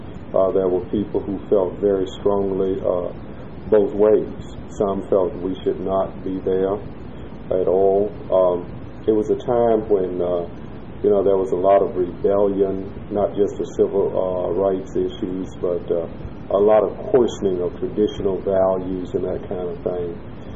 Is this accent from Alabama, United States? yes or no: yes; Bessemer, Alabama, United States; Okay, I grew up in the Bessemer, Birmingham area. Graduated from high school in 1965 during the turbulent 60s.